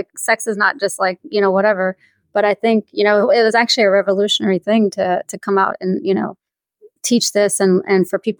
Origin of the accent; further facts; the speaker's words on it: the South, United States; I mean, I grew up in the South, so I mean, we were heavily not, you know, told about anything.